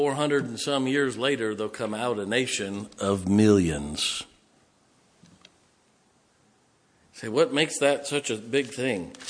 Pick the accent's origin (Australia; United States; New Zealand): United States; Ohio; now in West Virginia, United States; She grew up in Minnesota. I grew up in Ohio. We've been everywhere.